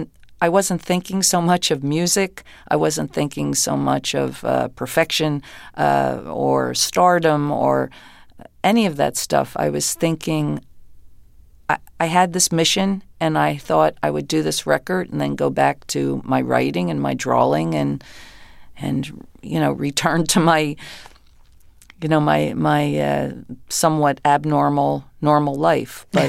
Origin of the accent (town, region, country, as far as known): New Jersey, United States